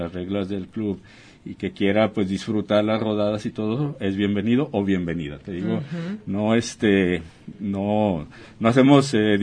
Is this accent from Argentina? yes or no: no; Mexico; los que traemos es la bandera de México, porque pertenecemos, somos mexicanos